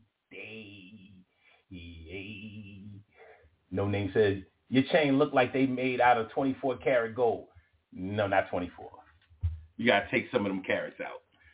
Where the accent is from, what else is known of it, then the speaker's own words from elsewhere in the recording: Philadelphia, Pennsylvania, United States; Shit, I'm from Philly. We don't fake nothing.